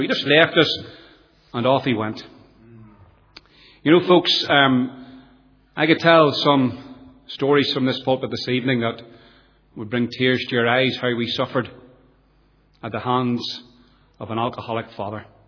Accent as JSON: {"language": "English", "town": "Nottingham", "region": "East Midlands", "country": "United Kingdom", "tie": "born there", "said": "I'm the youngest of three boys. I was born in England, in the city of Nottingham in 1962."}